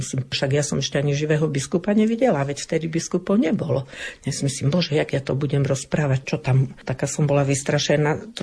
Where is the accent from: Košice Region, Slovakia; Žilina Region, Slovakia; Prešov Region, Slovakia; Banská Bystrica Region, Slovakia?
Prešov Region, Slovakia; Spišská Belá; ja som zo Spiskej Belej a čo?